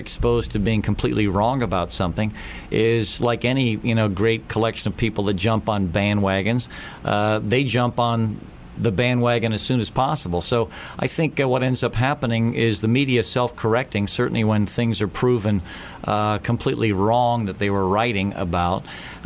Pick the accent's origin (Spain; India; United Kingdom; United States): India; Mumbai, Maharashtra; born there; Well, I was born in Bombay, India, an oil industry family.